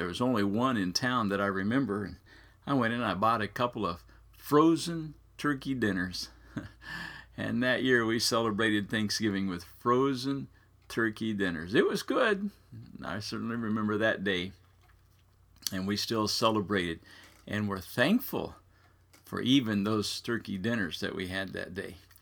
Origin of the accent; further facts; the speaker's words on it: Midwest, United States; now in Florida, United States; I grew up in the Midwest, and of course by this time it was beginning to get cold. Here in Florida, not so much.